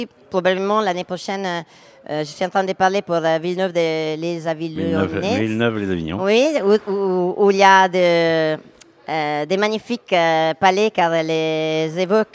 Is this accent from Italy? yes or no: yes; Italy; accent: Italian; French is a second language; Et notre accent que j'ai fait exprès, mais je ne fais pas exprès, c'est pour dire que tout le monde pense que j'ai fait exprès mon accent. Je parle vraiment comme ça.